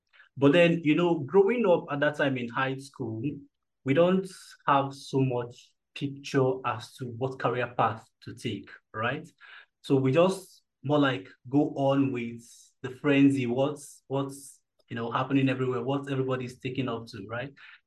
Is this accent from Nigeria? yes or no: yes; Kaduna State, Nigeria; also born or lived in Anambra State; I happen to be the first in a family of 5 children. And I grew up in Kaduna State, Nigeria. I did my nursery school, primary school, my school. Then Kaduna